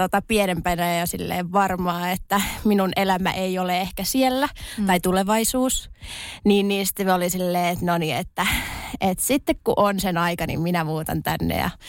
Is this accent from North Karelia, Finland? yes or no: no; Tornio, Lapland, Finland; ja minä tuun Torniosta. 23-vuotias tänä vuonna, mietin, kuin tarkasti tässä nyt pitää kertoa, mutta tosiaan Torniosta kotoisin